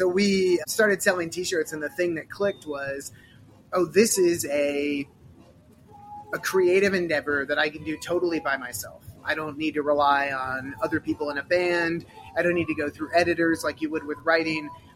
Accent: Des Moines, Iowa, United States; So I grew up in Des Moines, more or less. I was born about 6 blocks from where we're sitting now.

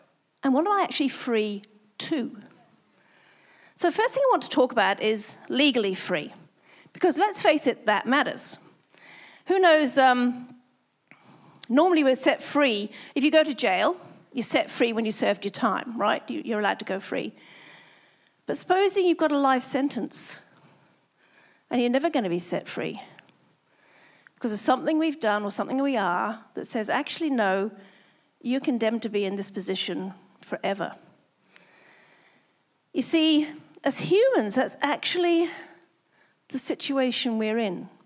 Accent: England, United Kingdom; now in Brisbane, Australia; I'm from England. I should be used to the cold.

